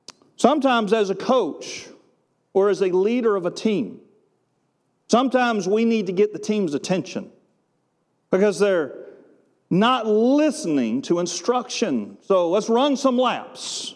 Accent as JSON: {"language": "English", "town": "Wilmington", "country": "United States", "tie": "born or raised there", "said": "I grew up in Wilmington, and it wasn't illegal back then as far as I know."}